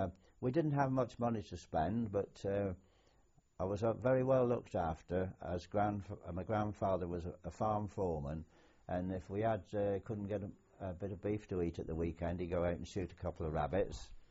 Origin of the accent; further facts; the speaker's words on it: Andover, South East England, United Kingdom; also born or lived in Kingston, Portsmouth; I was brought up until the age of 12 by my grandparents at Andover in Hampshire.